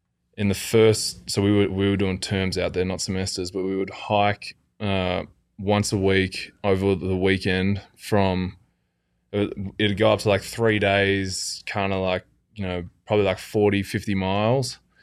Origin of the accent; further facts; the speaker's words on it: Australia; I'm Australian.